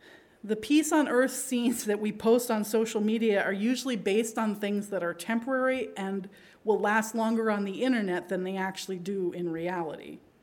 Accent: Pakistan; now in United States; actually grew up in the country of Pakistan. And nowadays, everybody knows where Pakistan is. When I was growing up in Pakistan, nobody in the U.S. knew where Pakistan was.

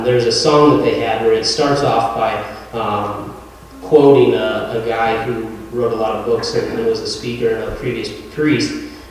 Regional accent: Cedar Falls, Iowa, United States; So I'm not from this town. I grew up in Cedar Falls.

